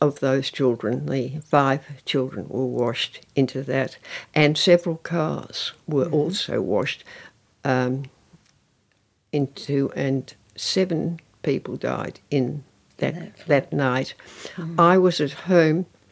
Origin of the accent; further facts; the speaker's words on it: Bathurst, New South Wales, Australia; because I came from Bathurst with an almost identical rainfall